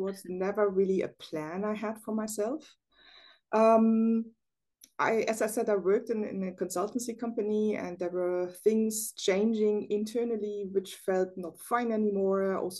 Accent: East Germany, Germany; English is a second language; moved away as an adult; now in Netherlands; I'm originally from East Germany and moved in 2010 to the Netherlands.

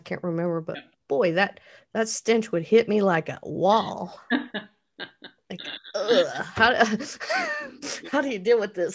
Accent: Wichita, Kansas, United States; I was raised in South Wichita, and I have a few people that I still call once in a while

